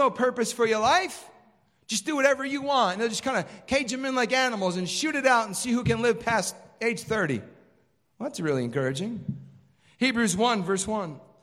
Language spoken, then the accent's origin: English; Chicago, Illinois, United States; born there; look, I was born in Chicago. It's a violent place.